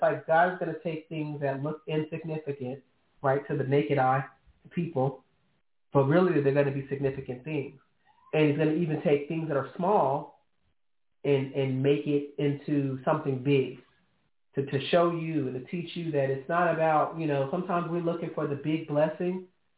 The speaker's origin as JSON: {"language": "English", "region": "California", "country": "United States", "said": "I'm from California, too."}